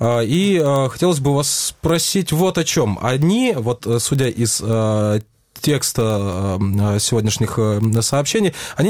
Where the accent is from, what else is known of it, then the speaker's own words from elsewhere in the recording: Crimea, Ukraine; moved away as an adult; Я сам из Крыма и прожил в Крыму год после, назовем это, референдумом.